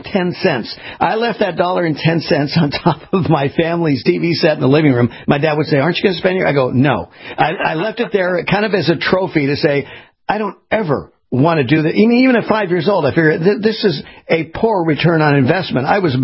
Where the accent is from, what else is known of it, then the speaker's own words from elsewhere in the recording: California, United States; Well, Peter, I grew up in California.